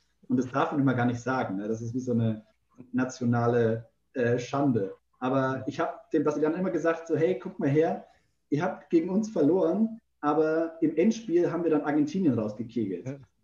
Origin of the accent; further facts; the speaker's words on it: Darmstadt, Hesse, Germany; now in Brazil; Also ich als Darmstädter muss ja sagen, mein Club aus meiner Heimatstadt, der war mal in der ersten Liga